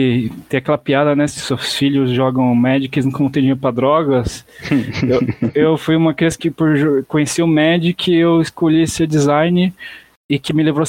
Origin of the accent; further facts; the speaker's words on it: São Paulo, Brazil; E sou aqui de São Paulo